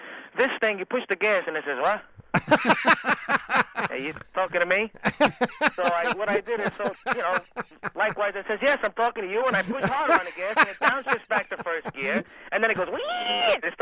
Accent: Brooklyn, New York, United States; now in Florida, United States; I'm originally from Brooklyn, but I reside in Florida now.

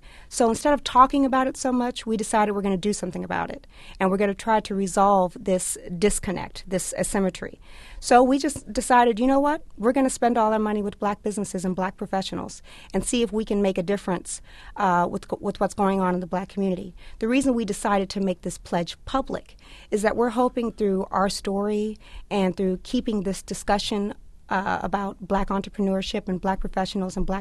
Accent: Miami, Florida, United States; I'm from Miami, and my husband is from Detroit. We grew up in predominantly Black neighborhoods.

